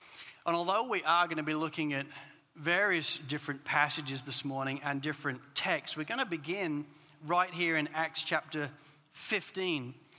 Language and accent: English; England, United Kingdom; Growing up in England, it kind of threw me out for some time